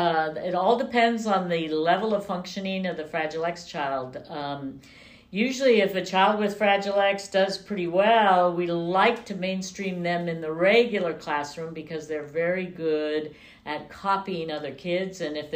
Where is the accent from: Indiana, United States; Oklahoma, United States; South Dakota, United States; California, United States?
California, United States; Berkeley; also born or lived in Colorado, United States; now in Sacramento, United States; But I was in Colorado for 20 years until 2000, and then I came to California. But I was born and raised in Berkeley, so...